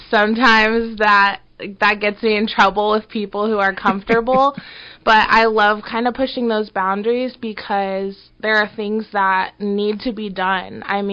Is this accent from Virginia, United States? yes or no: no; Bellevue, Nebraska, United States; I'm from Bellevue, Nebraska. Okay. Yeah, born and raised. I love it. I love Bellevue.